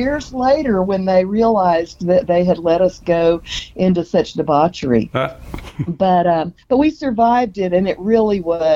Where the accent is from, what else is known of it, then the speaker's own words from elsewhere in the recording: San Marcos, Texas, United States; Growing up … played my high school prom. I grew up in San Marcos.